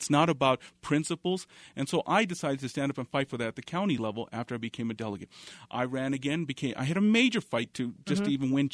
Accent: East Coast, United States; I came from the East Coast, and we had primaries there.

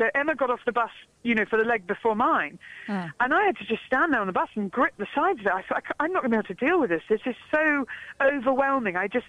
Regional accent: Kingsclere, South East England, United Kingdom; You know, I grew up in Kingsclere.

